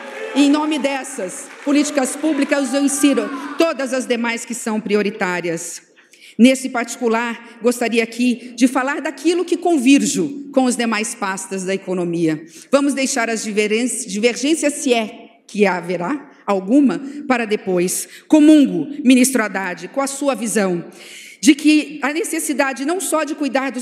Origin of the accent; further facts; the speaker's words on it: Central-West, Brazil; Eu venho do interior do Brasil. É verdade que a realidade socioeconômica do Centro-Oeste, ela é infinitamente melhor do que o interior, do Norte ou do Nordeste brasileiro.